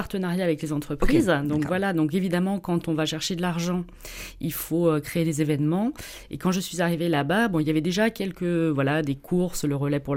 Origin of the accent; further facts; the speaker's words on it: Angers, Pays de la Loire, France; Je venais du Maine-et-Loire, d'Angers, je faisais complètement autre chose.